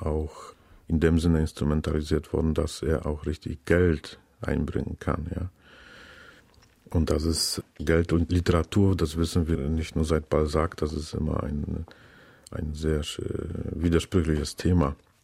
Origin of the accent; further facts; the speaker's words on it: Warmian-Masurian Voivodeship, Poland; Ich möchte in meinen Buchplänen in den nächsten 10, 15 Jahren nur über Masuren schreiben. Also möchte diese Heimat, diese virtuelle Welt weiterhin ausbauen.